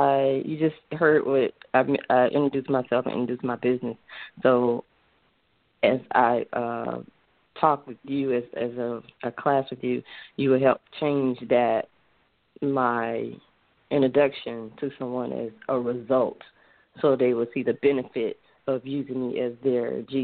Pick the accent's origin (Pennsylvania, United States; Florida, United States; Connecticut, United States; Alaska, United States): Florida, United States; Tampa; I'm from Tampa, Florida, owner of Fresh Start Development for 14 years, do commercial and residential general contracting, new builds and renovations.